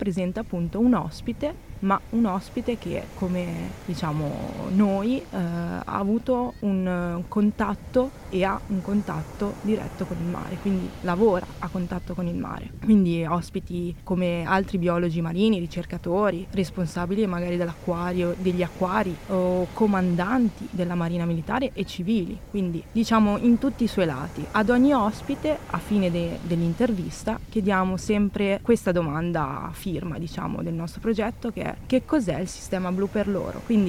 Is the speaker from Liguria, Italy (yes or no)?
yes; La Spezia, Liguria, Italy; now in Genoa, Italy; Io verso La Spezia, insomma.